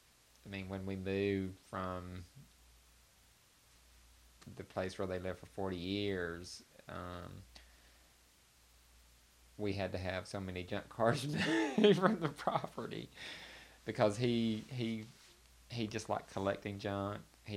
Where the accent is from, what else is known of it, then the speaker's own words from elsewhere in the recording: Roswell, Georgia, United States; mean, I always tell everybody that I'm from Roswell